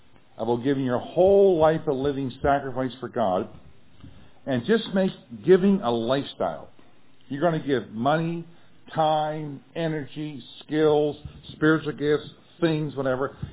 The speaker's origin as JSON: {"language": "English", "region": "Nova Scotia", "country": "Canada", "said": "Now, I'm a kind of a backwoods, rough and tumble-like Nova Scotian, lumberjack person, fisherman and so on"}